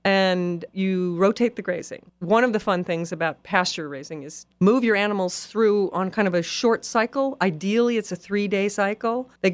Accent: Oregon, United States; also born or lived in Midwest; I grew up in Oregon on a horse farm anyway. I spent a lot of time in the Midwest

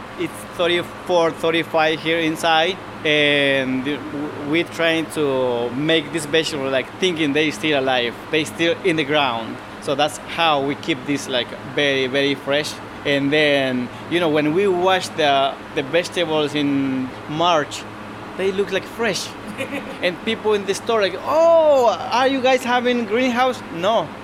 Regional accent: Guatemala; moved away as an adult; now in Hadley, United States; So, you know, I grew up in Guatemala. I came here when I was like 18 years old.

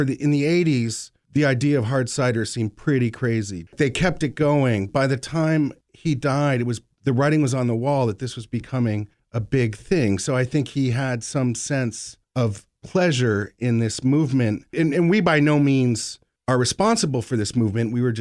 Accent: Plainfield, Massachusetts, United States; born there; I was born in Plainfield, Mass., so I'm just Plainfield.

